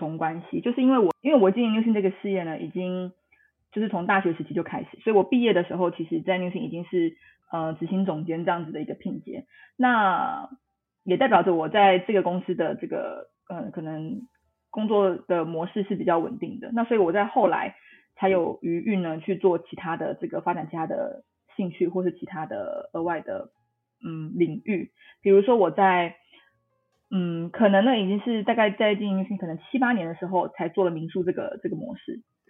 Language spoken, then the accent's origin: Chinese; Tainan, Taiwan; 然后但是我是台南人啦，所以我其实这个经常出没点就是台南。